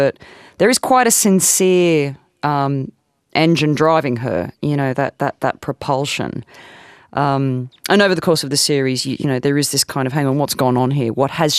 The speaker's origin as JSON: {"language": "English", "town": "Newcastle", "region": "North East England", "country": "United Kingdom", "tie": "born or raised there", "lives_now": "London, United Kingdom", "said": "Well, I mean, I grew up in Newcastle. So I lived in Newcastle for 18 years. And then I've lived in London for 19 years."}